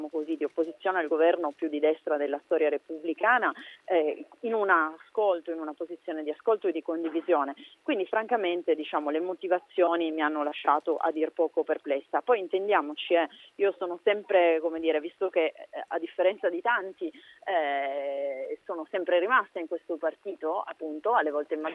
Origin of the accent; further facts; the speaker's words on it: Piedmont, Italy; peraltro devo dire, essendo piemontese